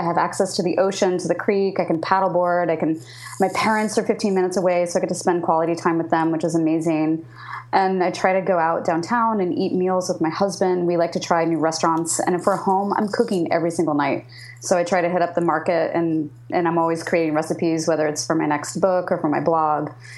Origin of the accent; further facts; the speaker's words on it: Lawrence, Kansas, United States; I was born in Kansas City, but grew up in Lawrence.